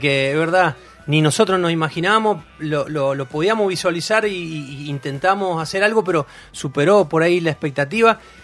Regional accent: Mendoza, Argentina; buscamos así como mendocino, dijimos no, tenemos que ir bien alto

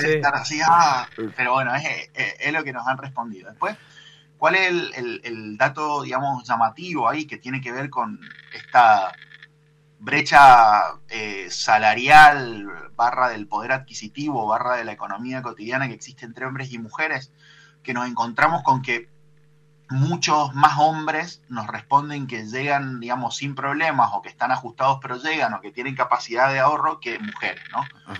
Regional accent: Argentina; en esta raza tan particular que somos los argentinos, ¿no? Esta raza forjada al calor de la crisis

